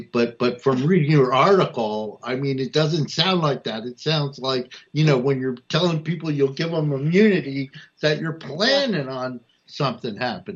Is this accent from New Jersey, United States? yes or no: yes; Newark, New Jersey, United States; I was born and raised in Newark, Hunter. We always aspired to move to Brooklyn, but we never had the money.